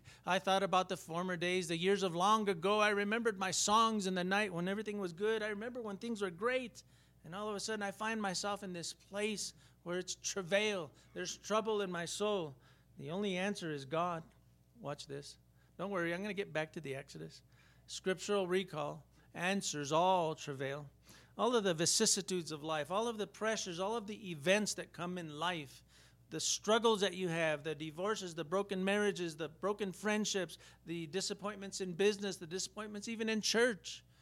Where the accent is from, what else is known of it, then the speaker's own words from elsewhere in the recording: United States; born there; I've been American all my life. I was born here, and it was part of America when I was born here. So I'm American.